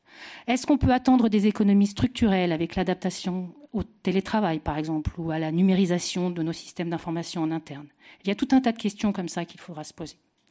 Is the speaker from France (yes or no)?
yes; France; On a deux chances incroyables. On est français. Notre culture est admirée dans le monde entier.